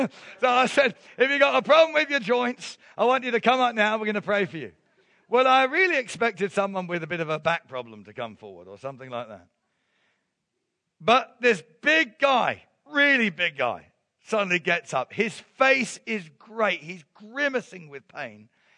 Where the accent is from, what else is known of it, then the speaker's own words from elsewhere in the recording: South East England, United Kingdom; I come from Surrey. I come from the south of England where we speak the Queen's English.